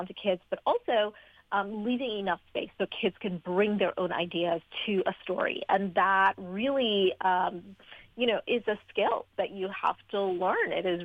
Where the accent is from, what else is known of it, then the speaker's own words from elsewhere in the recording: Trinidad & Tobago; When I was a kid growing up in Trinidad and Tobago, I had a huge number of books